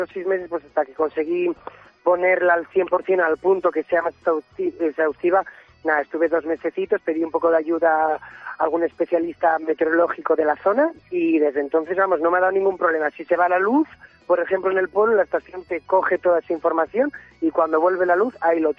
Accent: Villarreros, Castile and León, Spain; Exacto, yo soy de Villarreros.

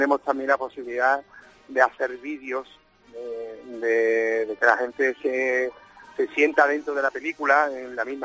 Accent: Seville, Andalusia, Spain; para mí que soy de aquí de la ciudad, que soy sevillano

